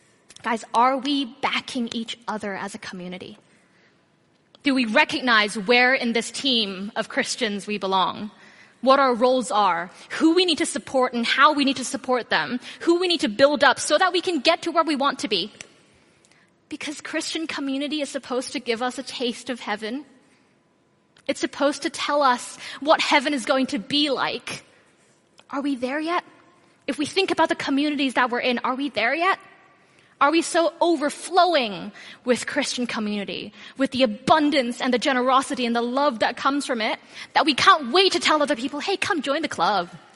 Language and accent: English; Hong Kong; I come from Hong Kong. I was born and raised in Hong Kong for 18 years. Hong Kong is a really small city in the south of China.